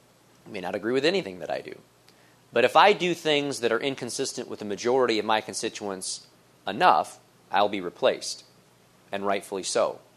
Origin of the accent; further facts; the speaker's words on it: Illinois, United States; I'm a Republican from Illinois.